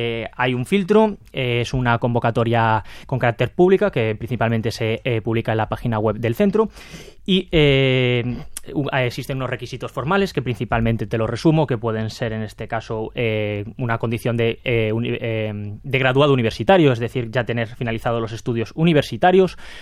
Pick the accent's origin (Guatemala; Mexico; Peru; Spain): Spain; Galicia; como buen gallego, te diría que puede ser